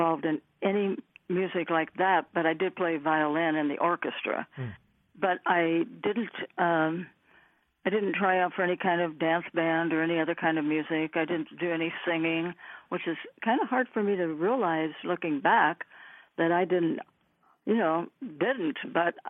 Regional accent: Indianapolis, Indiana, United States; now in San Francisco, United States; Right. Walked everywhere. Yes, walked downtown all the time. From Lockerbie Street, where I lived.

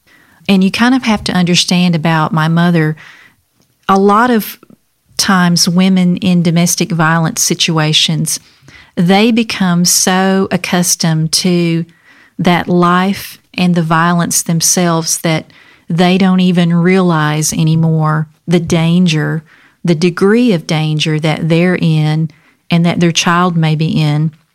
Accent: Alabama, United States; My story starts growing up in Alabama.

